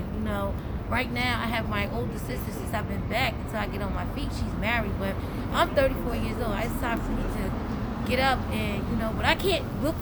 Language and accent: English; New Jersey, United States; also born or lived in Florida; I was living in Florida for like 2 years, and things didn't work out, and now I'm came Bridges, but I'm from North New Jersey.